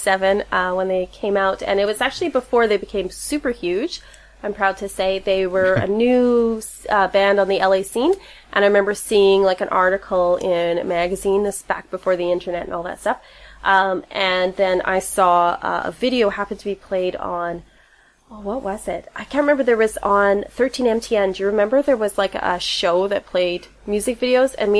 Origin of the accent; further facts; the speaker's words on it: LaSalle, Manitoba, Canada; I was raised in LaSalle. LaSalle is, right now, it's a bedroom community. It's got over 1,000 people in it. But when I was a kid, it was not that. It was about 300 people. It's a tiny little French town.